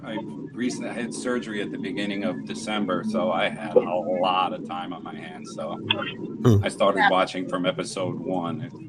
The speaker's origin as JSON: {"language": "English", "town": "New Paltz", "region": "New York", "country": "United States", "said": "I am from New Paltz, New York, about 80 miles north of New York City."}